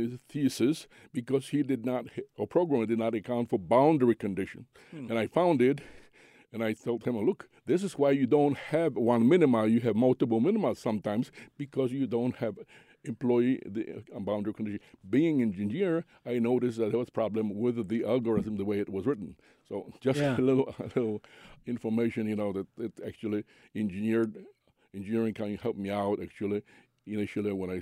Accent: Poland; being raised on that communist system, I noticed how the system works

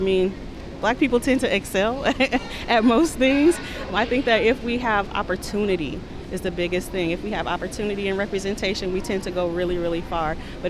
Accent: Kankakee, Illinois, United States; now in Champaign-Urbana, United States; My husband and I, we grew up in Kankakee. We don't have the type of resources that they have in the Champaign-Urbana area

